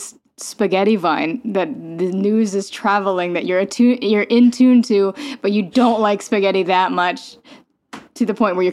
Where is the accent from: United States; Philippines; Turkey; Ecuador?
Philippines; Well, I am Filipino, and spaghetti was oddly like picked up culturally.